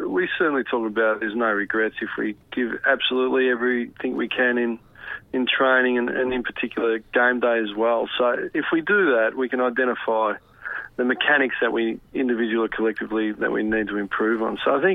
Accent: Melbourne, Victoria, Australia; I grew up in Reservoir, the northern suburbs, so not too many beaches or picturesque spots out there.

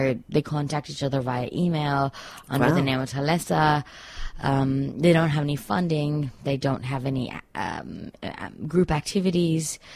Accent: Tanzania; now in New York, United States; ethnically I'm Indian. I grew up in Tanzania, but had, I guess, the privilege of being Canadian and living in New York.

